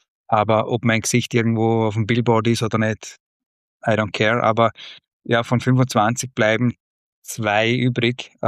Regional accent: Vorarlberg, Austria; ich bin in Vorarlberg aufgewachsen, geht jeder nach Innsbruck.

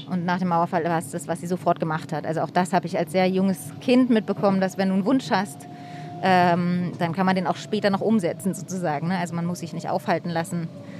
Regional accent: Berlin, Germany; ich bin in der Mitte groß geworden, aber Mitte war damals ja noch was ganz anderes. Das muss, also es war einfach hinter der Mauer und dann kurz nach der Mauer war es jetzt noch nicht so voll wie heute und auch irgendwie ganz anders.

